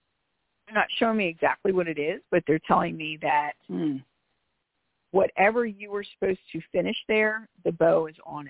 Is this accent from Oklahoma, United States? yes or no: no; Philadelphia, Pennsylvania, United States; The second thing is I am from Philly, so I speak rather quickly.